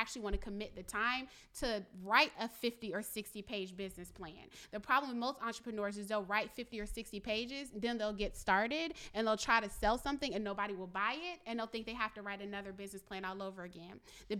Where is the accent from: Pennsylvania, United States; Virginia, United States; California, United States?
Virginia, United States; Richmond; One other example, because I'm from Richmond, Maggie L. Walker started